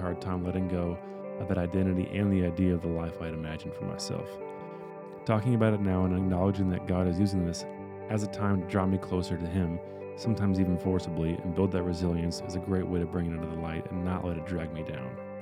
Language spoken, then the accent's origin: English; Texas, United States; I was born and raised in the Texas Hill Country and was extremely rooted in its history and culture.